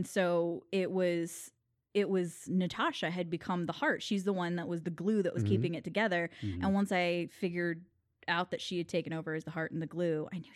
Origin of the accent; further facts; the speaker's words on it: Arkansas, United States; born there; I was born in Arkansas too.